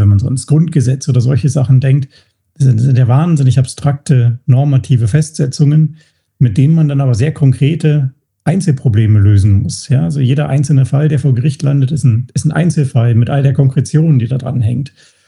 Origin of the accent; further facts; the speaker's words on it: Berlin, Germany; also born or lived in Hamburg; Also ich bin eigentlich aus Berlin. Also ich bin in Berlin aufgewachsen. Ich weiß nicht, ob man das noch hört. Auf jeden Fall hört man, dass ich nicht aus Bayern bin. Nee, ich komme aus Berlin und habe dann in Hamburg studiert.